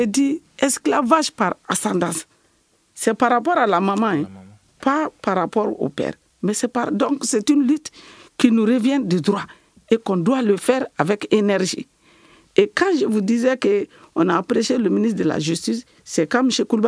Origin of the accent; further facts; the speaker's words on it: Mali; ce qu'on est en train de subir en tant que malienne.